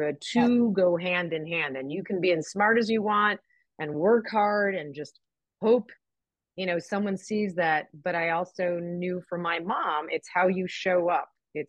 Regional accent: Chicago, Illinois, United States; born there; I was born in Chicago. So my father moved here, married my mom in 66, had me in 67.

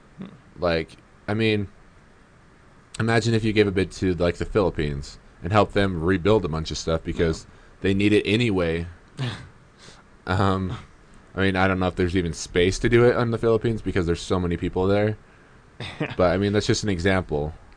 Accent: United States; maybe this is the bias because I'm American

